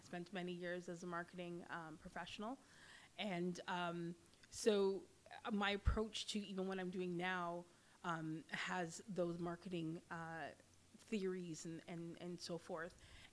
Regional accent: Ontario, Canada; So I was born and raised in Canada, North York General, but my parents are Jamaican on both sides.

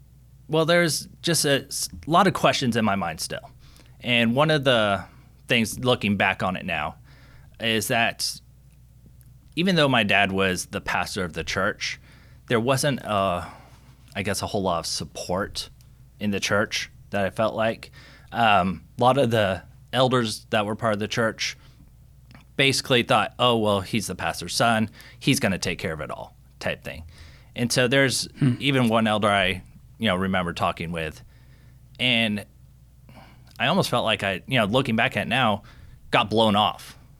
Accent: Washington, United States; also born or lived in Memphis / Southern California; And so, I was born in Memphis, but then he got stationed into Southern California, and we were there for about 4 years, and then transferred up to Washington State. Well, pretty much just grew up the rest of the time there.

